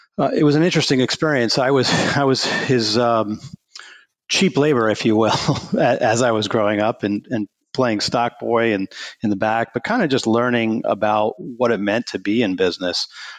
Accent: New York, United States; And I grew up in Southern New York, actually just northwest of New York City.

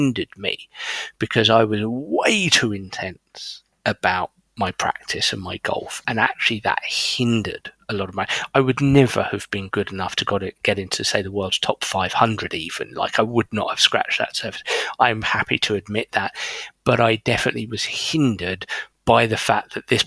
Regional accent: England, United Kingdom; I think growing up, my big hero as an Englishman, when I look at my own sport of golf

